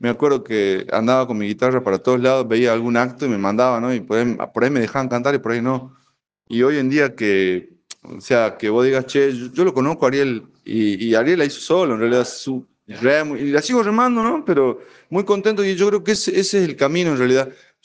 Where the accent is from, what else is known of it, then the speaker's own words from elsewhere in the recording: Monte Adentro, Jujuy, Argentina; nosotros, los changos que somos de pueblito, porque yo soy un muchacho de un lugar, Monterrico, pero me crié en Monte Adentro con mi abuelo también.